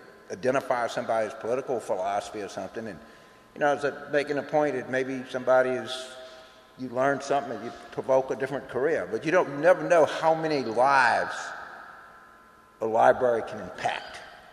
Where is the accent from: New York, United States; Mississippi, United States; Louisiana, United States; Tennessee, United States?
Louisiana, United States; So I was a kid growing up in South Louisiana, and the bookmobile came